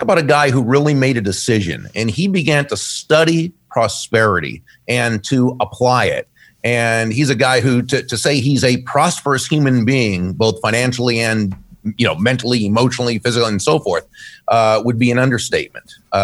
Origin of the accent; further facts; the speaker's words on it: Massachusetts, United States; now in Florida, United States; No, I grew up in Massachusetts, but got down south as fast as I could.